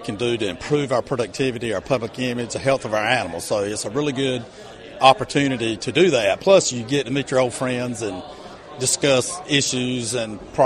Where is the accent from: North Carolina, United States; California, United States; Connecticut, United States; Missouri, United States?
North Carolina, United States; Clinton; Well, I'm from Clinton, North Carolina, and I have a contract farm with Prestige Farms